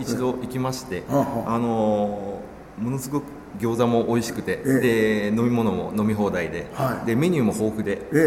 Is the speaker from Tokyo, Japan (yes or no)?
yes; Tokyo, Japan; 私は生まれも育ちも東京でして